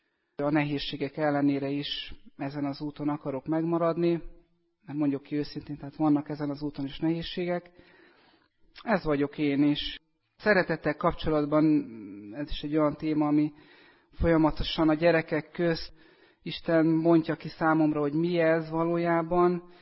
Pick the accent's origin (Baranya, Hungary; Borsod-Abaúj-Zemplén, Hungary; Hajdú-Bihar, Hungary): Hajdú-Bihar, Hungary; Püspökladány; Tehát, hogy Püspökladányból jöttem.